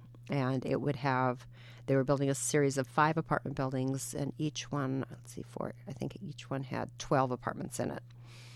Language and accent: English; Midwest, United States; And I grew up in the Midwest, okay?